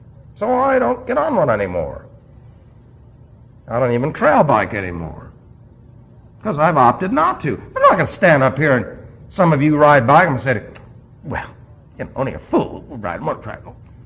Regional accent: New York City, New York, United States; Remember, I'm from New York City, so I don't know anything about those things.

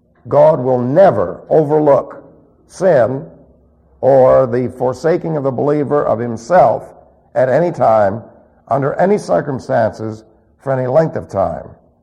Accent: New York City, New York, United States; I can remember as a teenager growing up in New York City

